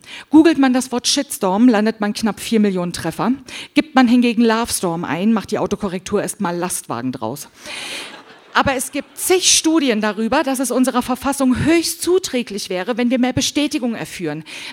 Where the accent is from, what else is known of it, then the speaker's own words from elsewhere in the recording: Thuringia, Germany; ich komme auch aus Thüringen, wir kommen nicht so viel rum.